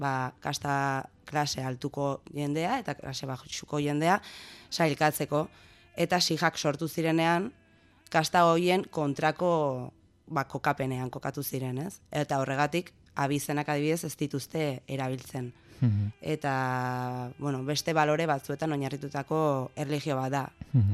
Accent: Pamplona, Navarre, Spain; born there; Ni Iruñan jaio nintzen, eta nire ama Gipuzkoarra da, nire aita indiarra da, eta ni Nafarra naiz.

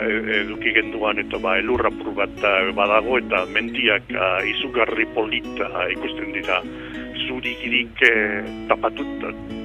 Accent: Bilbao, Basque Country, Spain; first language Basque; gurasoak ez dira Bilbokoak, Bizkaiko herri txikitatik etorrita Bilbora. Eta ni Bilbon jaio nintzen, baina euskeraz egiten genduan etzean, eta nik gazteleraz enaben ikesi igual zazpi edo zortzi urte eduki arte.

